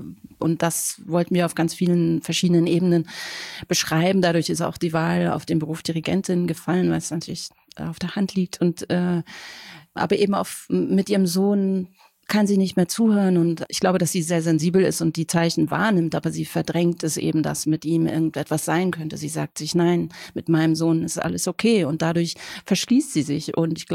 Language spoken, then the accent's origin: German; Hamburg, Germany; now in Berlin, Germany; Also ich komme aus Hamburg.